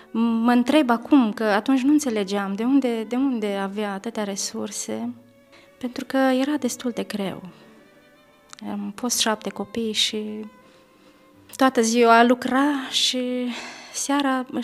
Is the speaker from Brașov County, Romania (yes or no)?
no; Bacău County, Romania; Sunt din județul Bacău.